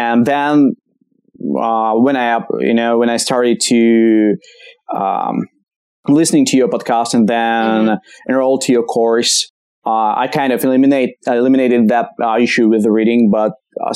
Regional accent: Moscow, Russia; English is a second language; I'm from Russia, Moscow.

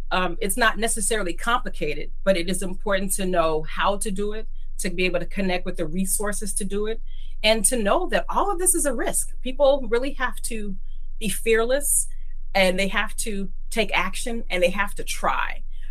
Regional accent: Oakland, California, United States; being born and raised in East Oakland, Highland Hospital, the Casamont, you can't get more East Oakland than

